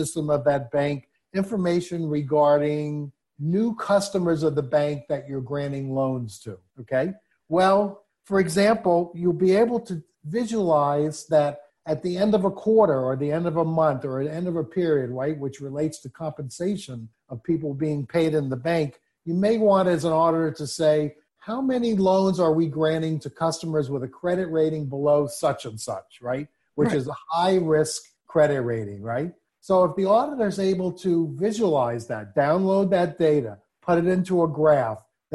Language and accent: English; New York, United States; accent: New York; Boy, Phil, that's so hard for me to say, okay, with my New York accent.